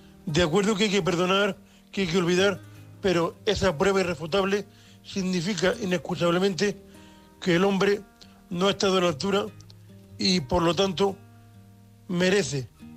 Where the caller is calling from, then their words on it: Murcia, Region of Murcia, Spain; de Murcia, un hombre invidente.